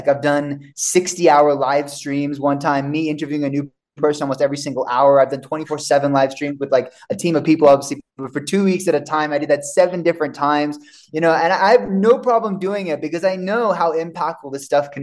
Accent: Avalon, New South Wales, Australia; by my hometown in Avalon, Australia. I know my accent's all over the place. That's originally where I'm from, is Australia

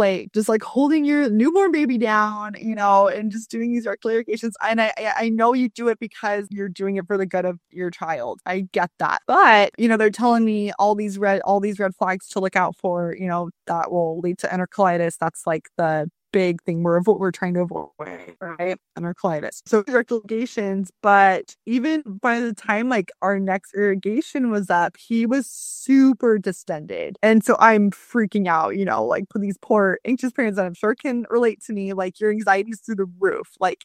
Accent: Arizona, United States; I'm from Arizona, and I have like a team of naturopathic doctors in Arizona.

